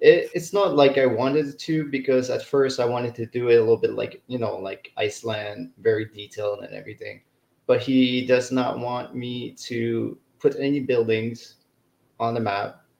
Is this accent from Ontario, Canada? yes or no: no; Quebec, Canada; English is a second language; Yeah, I'm from Quebec in Canada.